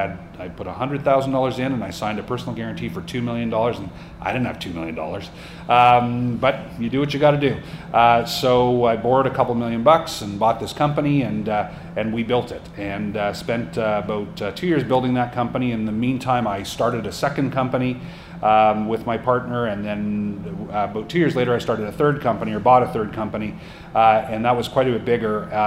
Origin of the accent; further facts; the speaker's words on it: Montreal, Quebec, Canada; I was living in Toronto. I grew up in Montreal